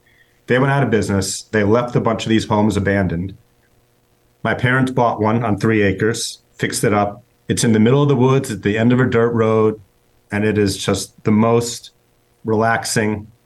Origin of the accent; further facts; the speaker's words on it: Massachusetts, United States; I grew up in the Berkshires. I still consider it home. I have family there.